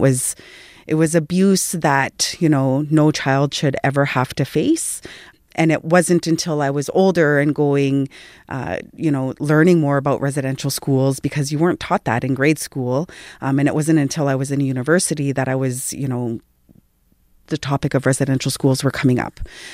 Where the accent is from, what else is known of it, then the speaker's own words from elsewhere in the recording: Winnipeg, Manitoba, Canada; born there; I was born in Winnipeg. So like many Inuit from different parts of the north